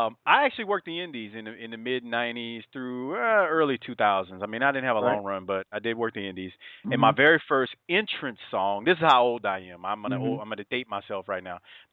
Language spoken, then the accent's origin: English; New Orleans, Louisiana, United States; because, you know, I'm born and raised in New Orleans.